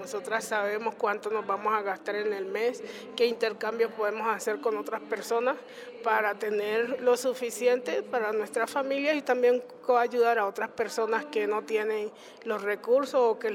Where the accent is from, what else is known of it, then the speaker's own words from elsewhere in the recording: Nóvita, Chocó, Colombia; born there; nací en Novita, Chocó.